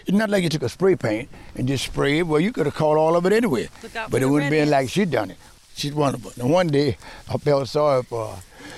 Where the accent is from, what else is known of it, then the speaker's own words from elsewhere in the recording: New Orleans, Louisiana, United States; But I was born and raised on Cleveland Bury, that's the third ward, right around the corner of Charity Hospital.